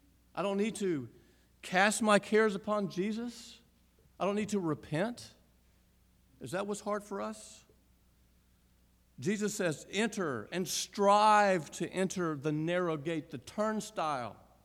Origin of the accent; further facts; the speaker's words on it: Southeast, United States; You know, when I grew up in the Southeast, if you had, like many roads here, two lanes going north, two lanes going south, and a turn lane in the middle